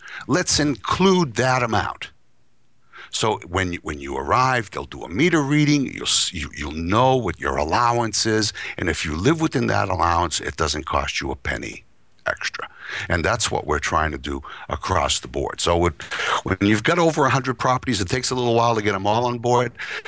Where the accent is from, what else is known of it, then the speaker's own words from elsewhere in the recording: Boston, Massachusetts, United States; I'm a Bostonian. I grew up in Boston, and and Boston was divided back in the day into little sections.